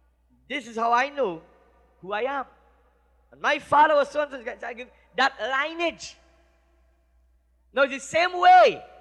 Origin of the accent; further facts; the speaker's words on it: St. Vincent & Grenadines; I ain't from Spain, because we have Spain and we have a Spanish tongue. But I'm from St. Vincent. And I come over here